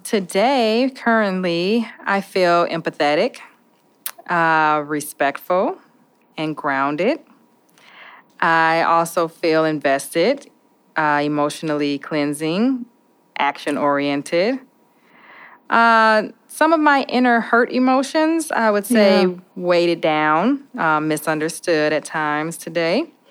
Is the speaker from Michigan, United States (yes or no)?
no; Minneapolis, Minnesota, United States; So I grew up in North Minneapolis. Actually, my house that I grew up in is right across the street from where we are currently sitting.